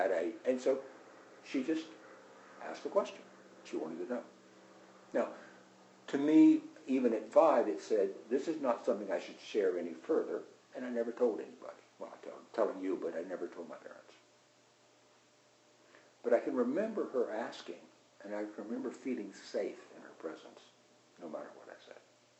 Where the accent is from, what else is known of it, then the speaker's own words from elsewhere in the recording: the South, United States; Bit of background, I grew up in the South, I've alluded to that, and I grew up on the edge of a pretty rough slum.